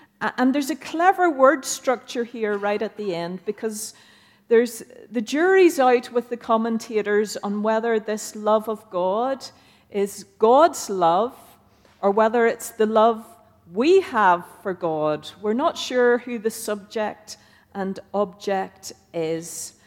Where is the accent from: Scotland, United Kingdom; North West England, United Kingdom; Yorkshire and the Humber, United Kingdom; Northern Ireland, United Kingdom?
Northern Ireland, United Kingdom; Ballyclare; we're actually from Northern Ireland.